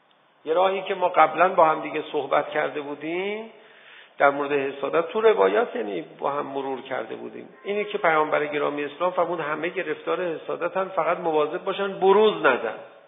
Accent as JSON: {"language": "Persian", "town": "Tehran", "region": "Tehran Province", "country": "Iran", "tie": "born or raised there", "said": "ما بچگیمون یادمونه دیگه، تو تهران سرچشمه بودیم، بعد محله های دیگه تهران بودیم"}